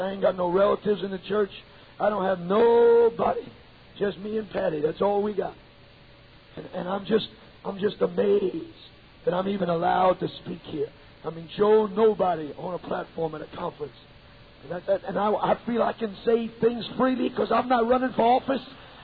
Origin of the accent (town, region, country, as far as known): New York, United States; born or raised there